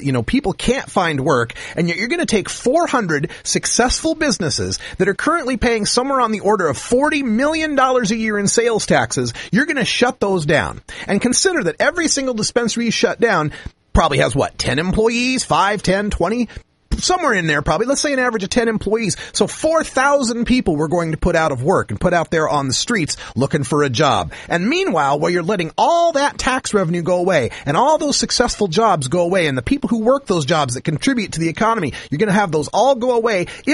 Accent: Idaho, United States; This type of cowboy mentality, I grew up around this in Idaho

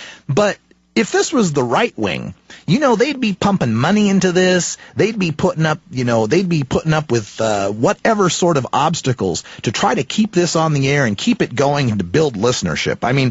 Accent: Nampa, Idaho, United States; I'm originally from Idaho. I'm originally from Nampa, Idaho, which is in the conservative county in Idaho.

